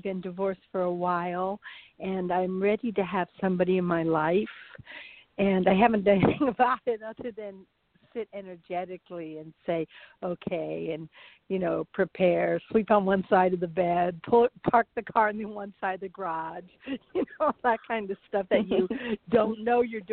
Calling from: California, United States; I'm calling from California.

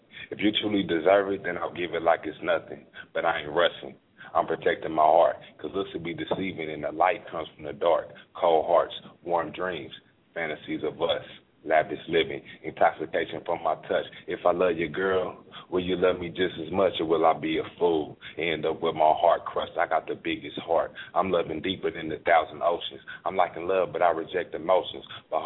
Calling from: Oakland, California, United States; I'm calling from Oakland, California.

